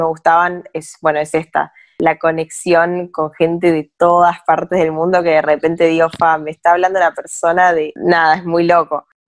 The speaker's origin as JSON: {"language": "Spanish", "country": "Argentina", "said": "como saben que soy argentina"}